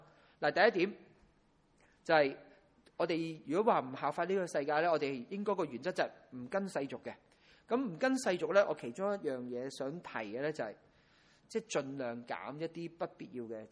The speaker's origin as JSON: {"language": "Cantonese", "country": "China", "said": "係我哋係中國人啦，係有中國嘅農曆新年啦。"}